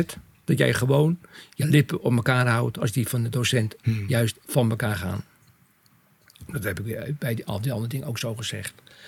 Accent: North Holland, Netherlands; En bij ons in West-Friesland. West-Friesland is wereldberoemd in Nederland.

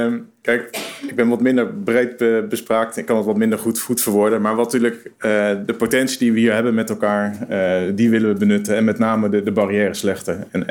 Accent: Delft, South Holland, Netherlands; zeg ik als Delftenaar.

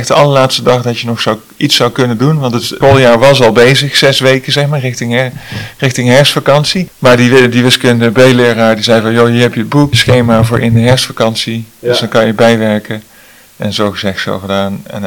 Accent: Angeren, Gelderland, Netherlands; technisch bedrijfskundige. Ik kom oorspronkelijk uit Angeren, dat is een heel klein dorpje in de Betuwe. Daar ben ik opgegroeid en daarna ben ik in Twente technische bedrijfskunde gaan studeren.

